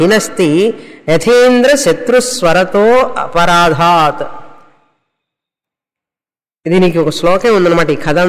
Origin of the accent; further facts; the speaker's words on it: Tamil Nadu, India; accent: Tamil pronunciation; ఇక్కడ తెలుగు వాళ్ళు కూడా తమిళ ప్రొనౌన్సియేషనే చేస్తారు చాలామంది, ఎందుకంటే ఇక్కడే పుట్టి పెరిగాం కదా.